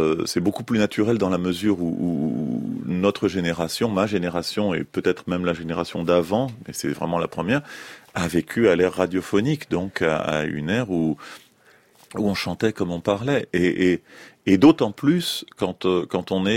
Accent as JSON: {"language": "French", "town": "Paris", "region": "Île-de-France", "country": "France", "tie": "born there", "said": "Sauf que bon, je suis né à Paris."}